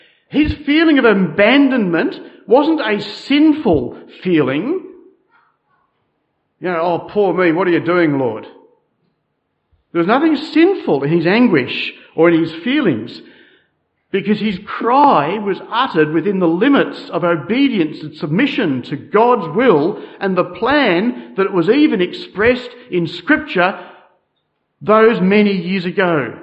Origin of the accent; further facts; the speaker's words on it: Australia; accent: Australian; So forgive me for my Australian accent